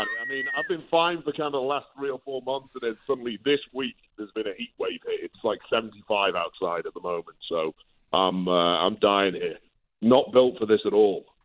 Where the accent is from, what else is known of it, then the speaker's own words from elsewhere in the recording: England, United Kingdom; now in Los Angeles, United States; I mean, I'm an Englishman. I like the cold. I like the rain. I moved out here with the girlfriend